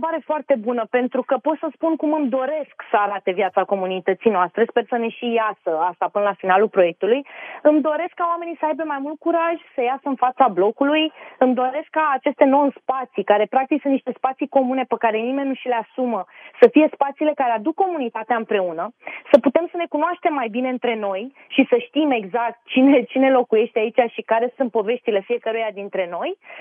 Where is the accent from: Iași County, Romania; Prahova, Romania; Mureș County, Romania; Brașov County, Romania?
Prahova, Romania; Ploiești; now in Bucharest, Romania; Când am venit de la Ploiești la București, s-a întâmplat acum mulți ani și am mai stat prin multe locuri de atunci.